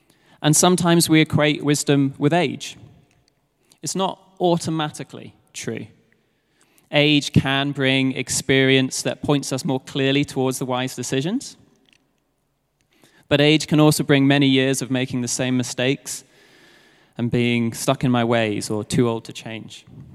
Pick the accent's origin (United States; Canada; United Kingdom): United Kingdom; I'm British and she's American.